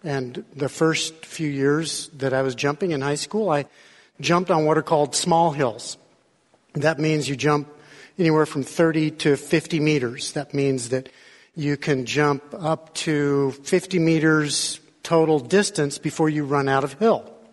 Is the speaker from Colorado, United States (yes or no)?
yes; Colorado, United States; I grew up in Colorado, and one of the sports we had was ski jumping.